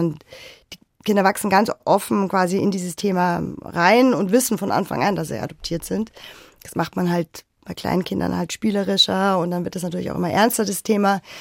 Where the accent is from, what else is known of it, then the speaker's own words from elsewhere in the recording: Bavaria, Germany; Aber ich bin einfach, ja, ich bin Bayerin und ich würde es, glaube ich, nicht aushalten woanders.